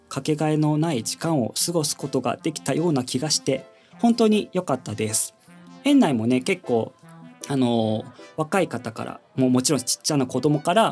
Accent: Yamaguchi, Japan; 僕の生まれ故郷の近くでもある宇部常盤公園についてお話ししました

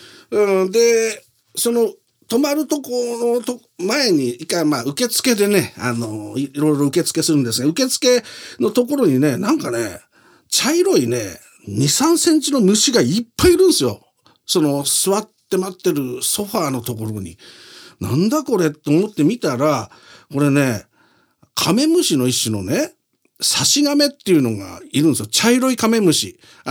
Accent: Nihonmatsu, Fukushima, Japan; 私のふるさとは、その、福島県ではね、二本松って場所なんですよ。

